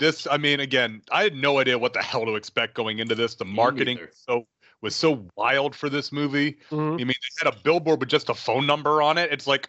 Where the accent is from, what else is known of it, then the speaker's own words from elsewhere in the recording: New York, United States; Growing up in New York, you had Crazy Eddies and nobody beats the Wiz, and nobody else from anywhere else in the country knew what the fuck you were talking about